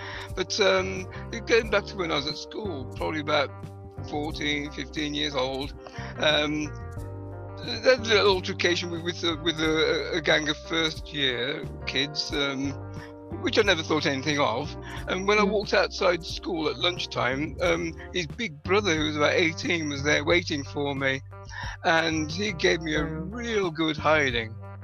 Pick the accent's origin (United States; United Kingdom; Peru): United Kingdom; West Bromwich, West Midlands; So, yeah, West Bromwich had a few famous exports.